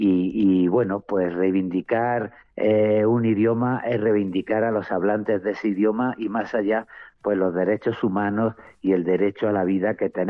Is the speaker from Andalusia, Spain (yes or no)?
yes; Granada, Andalusia, Spain; born there; Yo nací en Granada y soy poeta